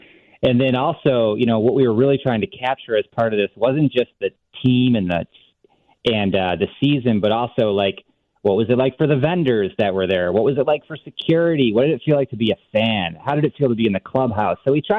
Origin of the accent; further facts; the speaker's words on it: Elmhurst, Illinois, United States; Yeah, I grew up in Elmhurst, lived in Chicago a long time, went to North Park University. Now I live in Arlington Heights.